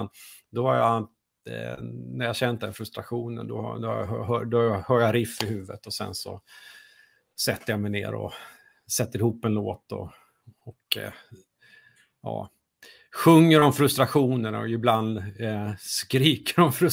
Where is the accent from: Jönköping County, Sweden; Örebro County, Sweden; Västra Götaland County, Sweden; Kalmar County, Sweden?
Jönköping County, Sweden; Jönköping; hemma på den här gården jag växte upp på utanför Jönköping.